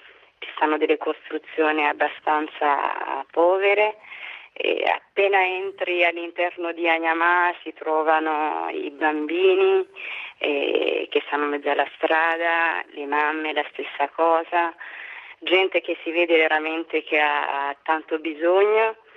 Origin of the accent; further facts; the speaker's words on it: Burundi; Io vengo dal Burundi ed è un paese povero